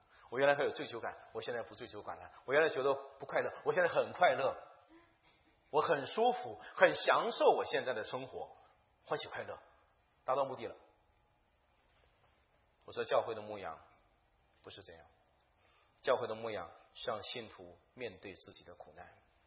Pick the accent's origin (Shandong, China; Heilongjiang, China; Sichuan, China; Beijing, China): Heilongjiang, China; Jiamusi; 我从这个北京坐到佳木斯，佳木斯是我的老家。